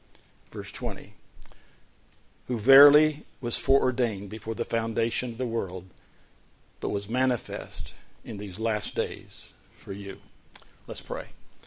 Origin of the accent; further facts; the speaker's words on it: Florida, United States; You know, I came from Florida and spent about half my life down there and half of my life up here.